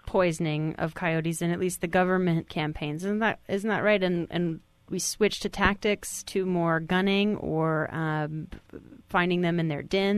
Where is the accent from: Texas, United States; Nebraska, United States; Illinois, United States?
Texas, United States; I'm from Texas. I know that some of coyote sympathy is not well received there.